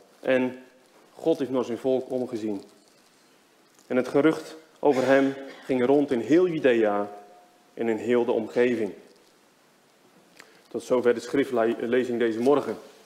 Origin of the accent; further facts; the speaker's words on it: Urk, Flevoland, Netherlands; also born or lived in London, United Kingdom; ik kom uit Urk. En recentelijk zijn we vanuit Londen verhuisd weer naar Nederland